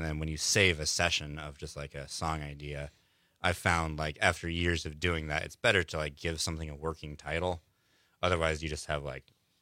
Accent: Cortez, Colorado, United States; I'm from Colorado. I grew up in Cortez, Colorado.

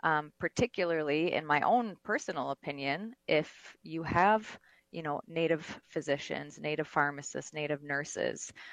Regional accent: Tyendinaga, Ontario, Canada; I am Mohawk, and I'm from Tiandanega Mohawk territory, which is in southern Ontario.

